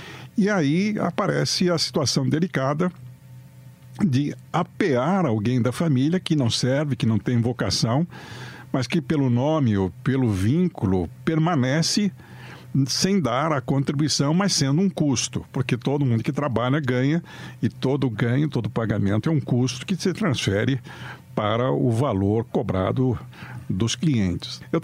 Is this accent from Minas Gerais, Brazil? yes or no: no; Jaú, São Paulo, Brazil; Eu sou caipira de Jaú.